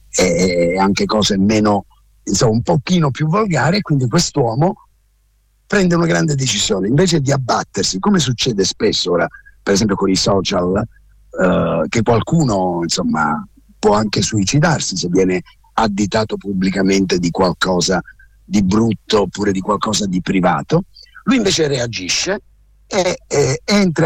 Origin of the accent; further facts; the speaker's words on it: Calabria, Italy; accent: Calabrian; nel mio dialetto calabrese